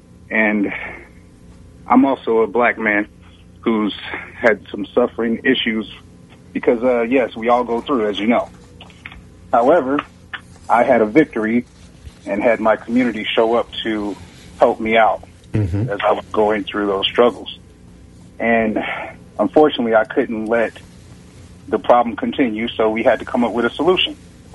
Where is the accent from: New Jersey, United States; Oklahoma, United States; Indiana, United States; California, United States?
Indiana, United States; Gary; I come from Gary, Indiana, Indianapolis, Indiana area.